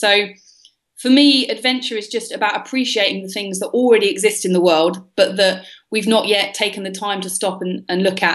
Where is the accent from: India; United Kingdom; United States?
United Kingdom; London; I was raised in London in the UK, which is a bit of a strange place for an adventurer to be raised.